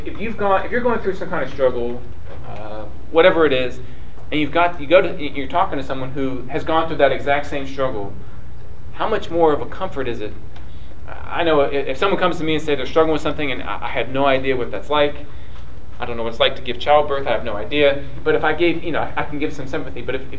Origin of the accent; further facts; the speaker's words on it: United States; growing up in the United States here as a male, you know, it's never good to be seen crying.